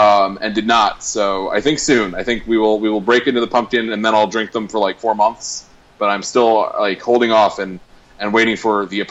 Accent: Stamford, Connecticut, United States; And then I was in Stamford, in Connecticut, my hometown, for a bit this weekend, this past weekend.

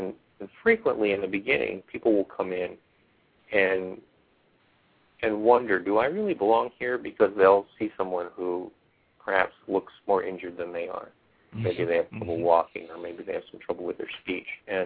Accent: Baltimore, Maryland, United States; born there; I was born in Baltimore. I'll skip the first 50 years.

